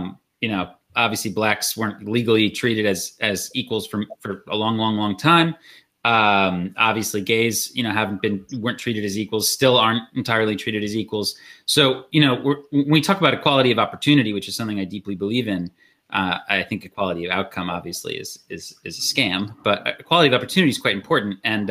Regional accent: United States; which is probably the greatest embarrassment I have as an American is our prison system

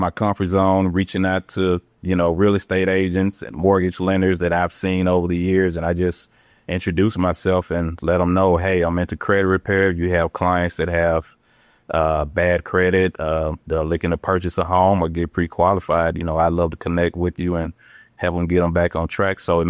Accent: Memphis, Tennessee, United States; I grew up in Memphis, Tennessee. I'm still in Memphis, Tennessee. I don't think I ever plan on leaving.

